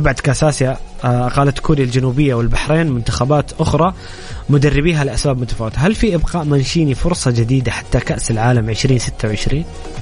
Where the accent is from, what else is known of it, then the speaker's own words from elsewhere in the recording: Jeddah, Makkah Province, Saudi Arabia; لأنه هذا ملعب عندنا في جدة وحشنا كثير